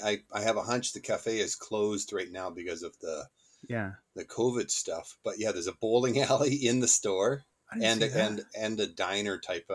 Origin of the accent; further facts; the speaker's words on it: Lytton, British Columbia, Canada; You guys know that I'm actually, my hometown is Lytton.